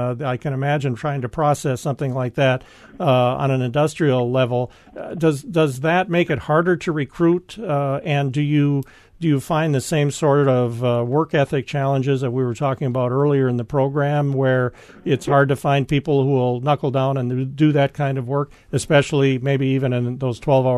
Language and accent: English; Wisconsin, United States; I'm wondering, I grew up in Barron County, and we knew of, back in the day it was Moore Foods